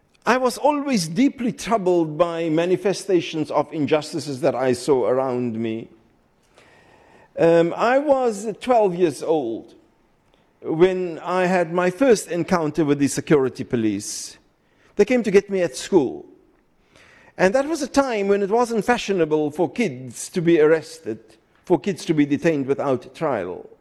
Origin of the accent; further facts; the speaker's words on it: South Africa; I am South African. I've lived in South Africa all my life, all my childhood.